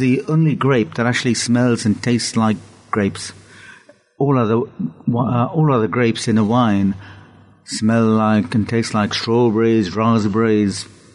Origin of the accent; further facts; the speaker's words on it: India; now in England; And my roots are in India. I was brought up in India, came to England in 67.